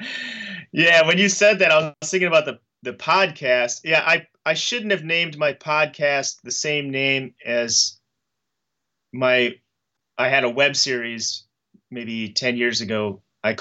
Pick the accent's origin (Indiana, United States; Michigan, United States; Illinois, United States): Illinois, United States; Downers Grove; Well, my hometown is called Downers Grove